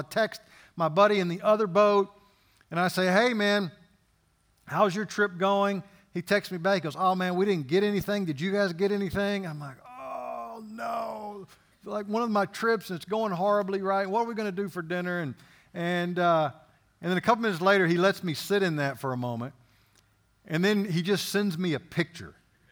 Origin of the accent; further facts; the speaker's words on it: Louisiana, United States; I'm originally from Louisiana. I'm a lifelong LSU Tiger fan.